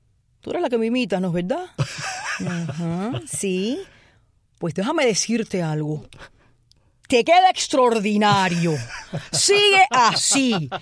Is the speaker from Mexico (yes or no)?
no; Puerto Rico; ya después, bueno, me crié en Puerto Rico, ¿no?